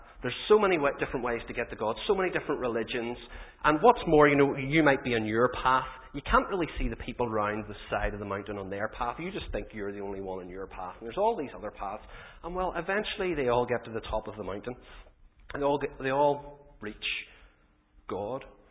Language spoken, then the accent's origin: English; Carrickfergus, Northern Ireland, United Kingdom; I'm from Carrickfergus, so I've just come around the lock